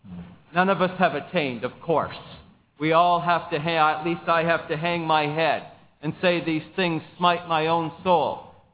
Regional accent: England, United Kingdom; I'm English by nationality, but I can't say I'm just a stubborn Englishman and that's why I can't do that.

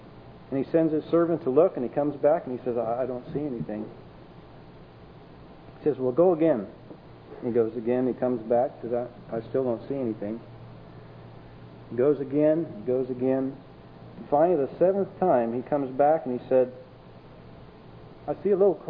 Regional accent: Walla Walla, Washington, United States; I'm from Walla Walla, Washington. We have a lot of wheat farmers out there, and they appreciate the rain.

